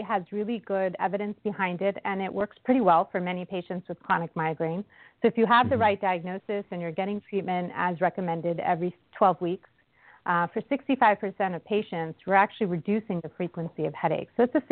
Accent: New York City, New York, United States; now in Washington, United States; So I'm native New Yorker, actually been in the D.C. region for almost a decade now.

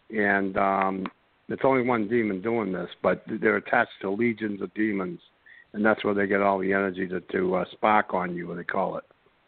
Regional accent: Tewksbury, Massachusetts, United States; now in San Antonio, United States; I'm from San Antonio, originally from Tewksbury, Massachusetts, is where I lived most of my life.

